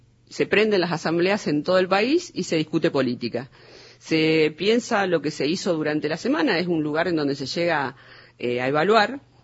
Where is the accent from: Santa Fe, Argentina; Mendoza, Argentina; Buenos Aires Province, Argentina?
Santa Fe, Argentina; Yo soy de Santa Fe, de un barrio que se llama Chalet, que sufrió las inundaciones en el 2003 tremendamente